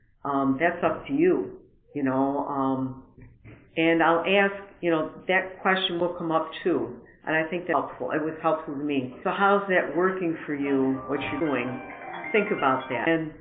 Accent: Orchard Park, New York, United States; from Orchard Park, New York. If you don't know where that is, it's sort of close to Buffalo, not too far from the Canadian border.

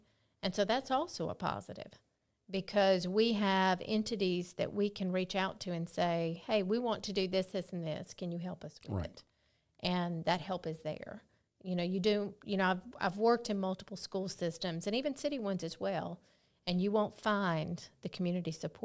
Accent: Pike Road, Alabama, United States; also born or lived in Montgomery; I was born in Montgomery and grew up for the first couple of years in Pike Road.

